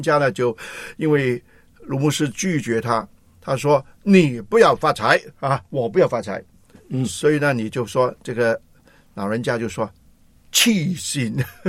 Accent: Hong Kong; 你就却回来跟我们香港人挤在一起。

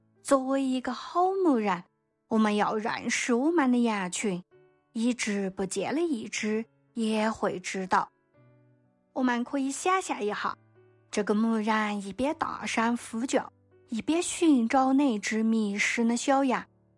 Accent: China; 对于我们中国人来说，娃娃自然是更宝贵呢。

